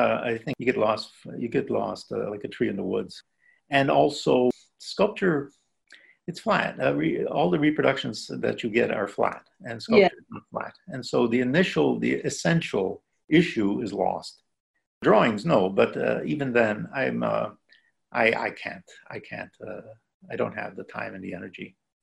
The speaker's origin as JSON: {"language": "English", "town": "Lackawanna", "region": "New York", "country": "United States", "tie": "born or raised there", "said": "as a kid, I grew up in Lackawanna"}